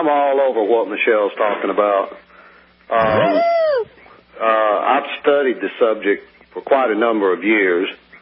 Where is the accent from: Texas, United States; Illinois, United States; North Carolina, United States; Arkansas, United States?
North Carolina, United States; now I'm from North Carolina.